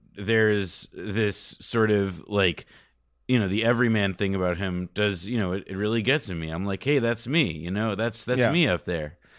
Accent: Montclair, New Jersey, United States; I am from Montclair, New Jersey, where a lot of the show is shot

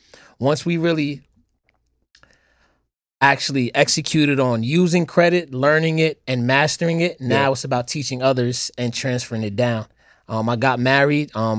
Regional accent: New York City, New York, United States; Grew up in Queens, get the money, of course.

